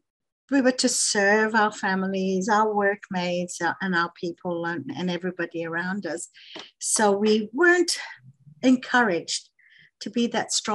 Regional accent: Ghana; born there; I was born in Ghana, although I'm from a Lebanese background.

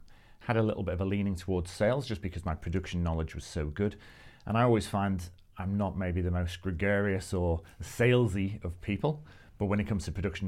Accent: Liverpool, North West England, United Kingdom; moved away as an adult; now in Perth, Australia; we've been over in Australia now for 3 years. Mm-hmm. You might be able to tell I'm from Liverpool.

